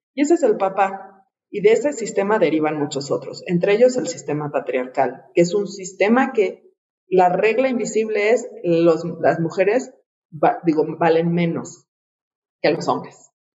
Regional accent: Mexico; a mí me retan como de cómo te voy a pagar a ti eso, porque soy mexicana

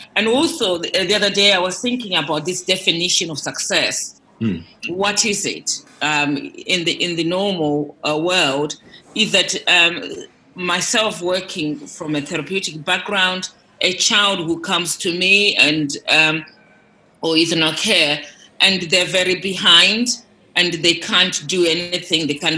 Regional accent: Zimbabwe; If you were with me in Zimbabwe, I'm originally from Zimbabwe. I lived in a village school with my parents who were teachers.

